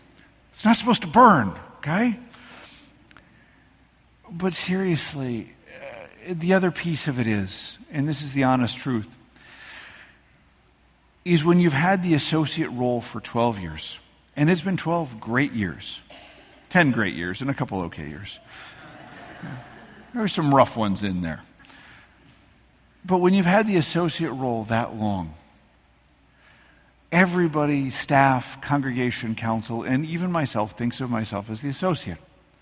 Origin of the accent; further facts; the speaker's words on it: Midwest, United States; And part of that is just being a Midwesterner. Part of that is wanting to get back to home and closer to family and all those things.